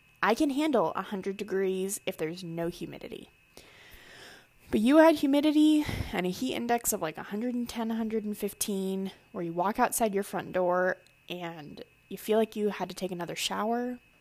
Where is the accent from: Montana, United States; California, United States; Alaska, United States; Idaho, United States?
Alaska, United States; I'm an Alaska girl through and through. I never thought I would say that. I grew up in Southeast Alaska, where it rained probably 300 out of 365 days a year